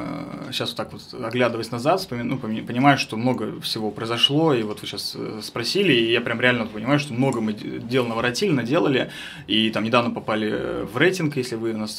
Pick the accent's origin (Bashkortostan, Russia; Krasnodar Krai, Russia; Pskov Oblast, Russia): Bashkortostan, Russia; Ufa; я сам родом из Уфы